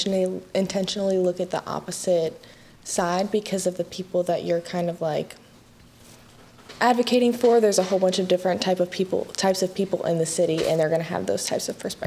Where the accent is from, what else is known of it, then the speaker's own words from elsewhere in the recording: North Carolina, United States; I'm 19, and I'm from the Swansboro-Jacksonville area.